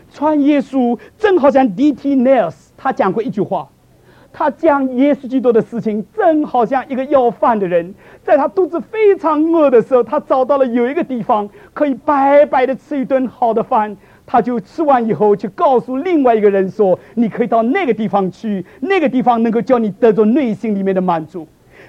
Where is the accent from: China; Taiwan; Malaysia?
China; Shaoxing, Zhejiang; 我讲这句话并不是因为我是绍兴人，所以我才讲这句话。